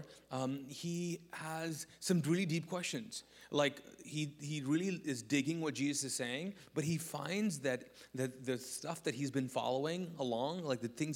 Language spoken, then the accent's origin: English; Kuwait; now in United States; I came to the South when I came from Kuwait. I came to the South.